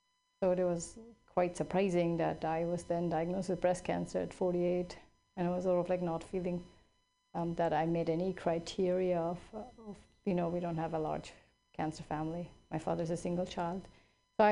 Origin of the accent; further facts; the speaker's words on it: Switzerland; now in United States; And you know, I grew up in Switzerland.